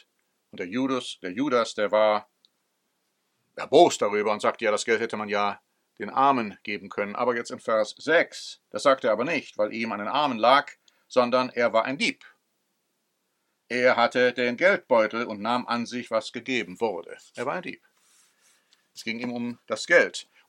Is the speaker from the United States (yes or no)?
yes; United States; Ich meine, ich bin Amerikaner